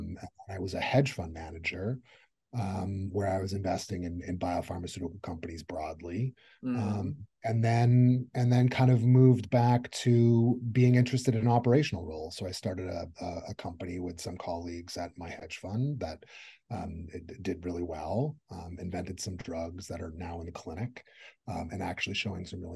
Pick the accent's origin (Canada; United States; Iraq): Canada; I'm Canadian by background.